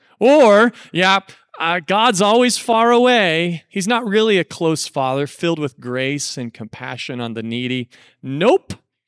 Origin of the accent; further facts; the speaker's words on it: Nebraska, United States; And I am from Nebraska. I'm from a small town in the middle of Nebraska originally.